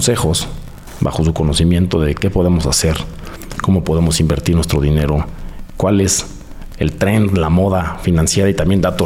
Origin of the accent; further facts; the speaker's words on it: Mexico; a mí como mexicano